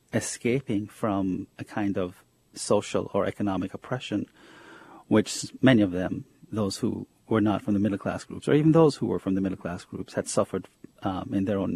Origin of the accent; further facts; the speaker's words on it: Jamaica; now in United States; as a child growing up in Jamaica, I had always had a sort of spiritual rapport with America.